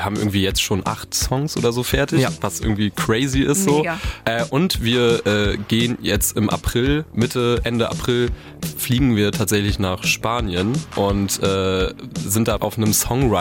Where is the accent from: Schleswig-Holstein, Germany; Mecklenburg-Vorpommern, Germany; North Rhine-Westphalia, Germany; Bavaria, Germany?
Mecklenburg-Vorpommern, Germany; Schwerin; Wir kommen aus Schwerin